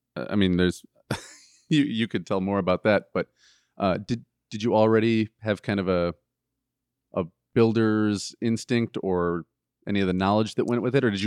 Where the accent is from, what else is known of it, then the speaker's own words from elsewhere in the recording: Lansing, Michigan, United States; The Lansing area.